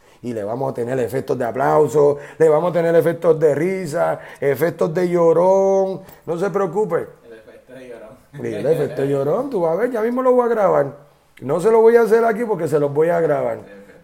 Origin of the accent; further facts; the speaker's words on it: Puerto Rico; ahora mismo acabo de llegar a Puerto Rico, estoy en desempleado, soy un puertorriqueño más desempleado con ganas de superación.